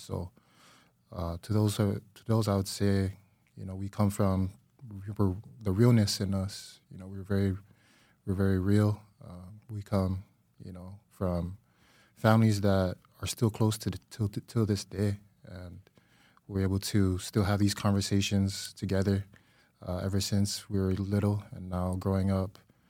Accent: Kalihi, Hawaii, United States; Born and raised in Kalihi Valley.

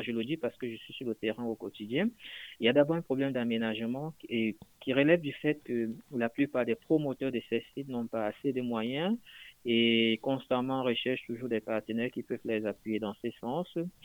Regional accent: Cameroon; c'est vrai que je suis camerounais, de temps en temps je reviens trop sur le Cameroun

